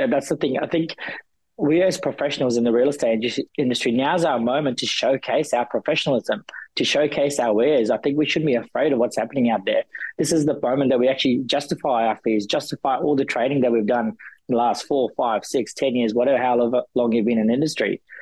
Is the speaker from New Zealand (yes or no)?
yes; New Zealand; that was kind of my highlight, being a Kiwi.